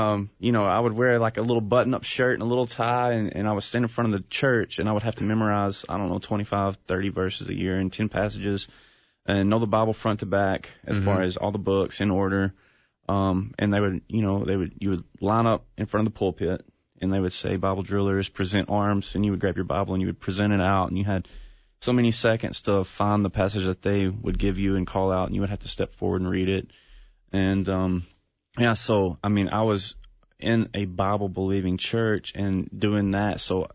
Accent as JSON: {"language": "English", "town": "Lawrenceburg", "region": "Tennessee", "country": "United States", "tie": "born or raised there", "said": "I grew up in Lawrenceburg, Tennessee. Small farm town. Little, everybody knows everybody. Everybody goes to church. Legalistic background. You know, Baptist, Southern Baptist upbringing."}